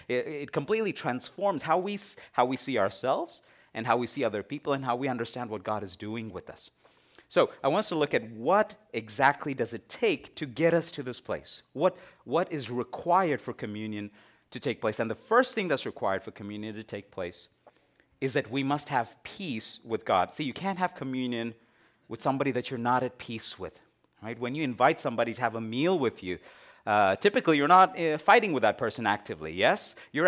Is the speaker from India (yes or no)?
yes; India; I was born and raised in India, but I grew up in the church. So I was in the minority, right? Christians only form about 2% of the Indian population. Praise God, I was born into a Christian home.